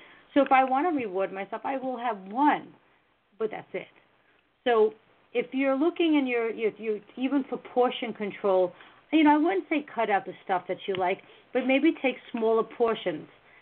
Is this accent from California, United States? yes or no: no; Brooklyn, New York, United States; You know, I'm from Brooklyn, so back in the day